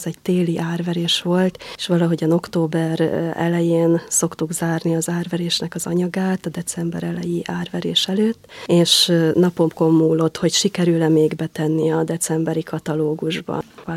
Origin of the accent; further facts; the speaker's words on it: Méra, Borsod-Abaúj-Zemplén, Hungary; now in Esztergom, Hungary; Gyerekkoromban Mérán, a Hernád völgyében nevelkedtem, és a tanítóképző kapcsán kerültem Esztergomba.